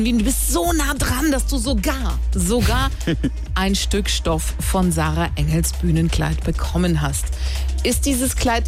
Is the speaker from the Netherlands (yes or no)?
no; Greece; Aber in den Wettbüros, da sind ja Finnland, meine Heimat Griechenland und Dänemark weit vorne.